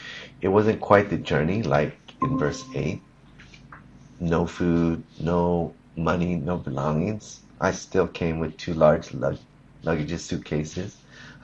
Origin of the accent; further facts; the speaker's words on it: California, United States; I was born and raised in California. I never lived outside of California. I enjoyed my life in California.